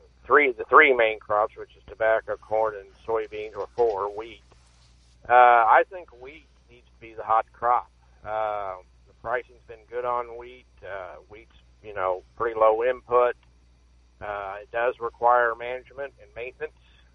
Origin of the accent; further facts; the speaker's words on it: Illinois, United States; somebody that's planted where I grew up in Illinois.